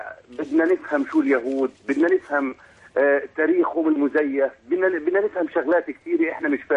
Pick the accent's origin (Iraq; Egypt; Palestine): Palestine; now in Jordan; أنا فلسطيني من اللاجئين في الأردن.